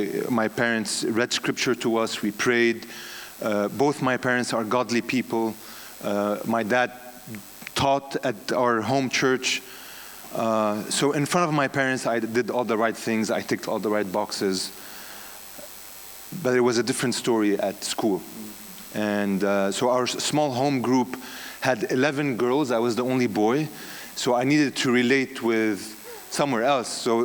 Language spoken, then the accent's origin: English; Saudi Arabia; So I grew up in Saudi Arabia in a house church with people from different faith backgrounds, Presbyterians, Brethren, Baptists. So we were broad evangelical.